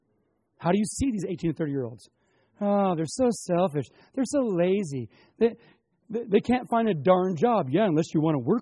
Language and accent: English; Coeur d'Alene, Idaho, United States; I grew up in Coeur d'Alene, Idaho, right across the pass from Kellogg, Idaho